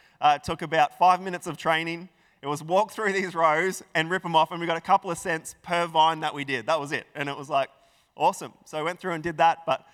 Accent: Emerald, Queensland, Australia; Because I grew up in Emerald in central Queensland, there was a lot of farming opportunities.

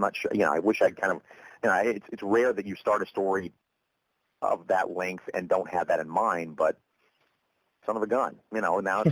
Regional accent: Deep South, United States; while I grew up in the Deep South with years and years of tent revivals in my history and all that stuff, I didn't grow up to be a very spiritual man.

